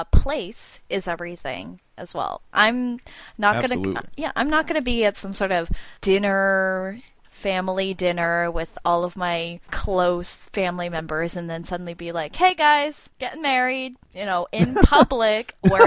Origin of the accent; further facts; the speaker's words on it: United States; And for me personally, I'm Korean American. My parents, they're both immigrants.